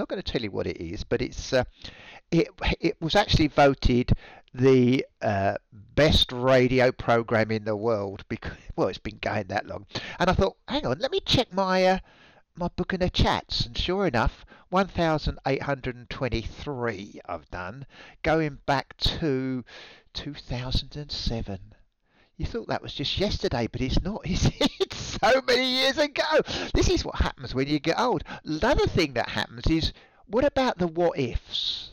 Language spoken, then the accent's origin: English; England, United Kingdom; I'm from Old England, as I tell everybody, not New England.